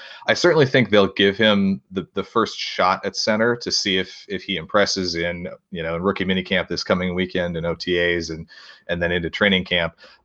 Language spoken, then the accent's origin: English; Wisconsin, United States; Growing up in Wisconsin, I had never even been to Texas